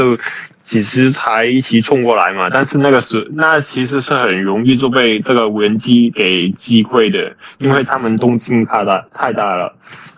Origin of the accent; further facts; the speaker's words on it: Hong Kong; moved away as an adult; now in Ukraine; 对，我是一名来自香港的土生土长的香港人，对，然后就是今年年初的时候，就自己一个飞过来乌克兰这边参军了。